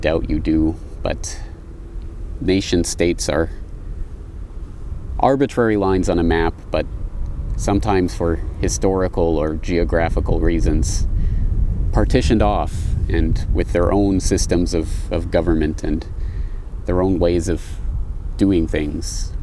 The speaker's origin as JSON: {"language": "English", "country": "Canada", "said": "I come from Canada. And because I'm Canadian"}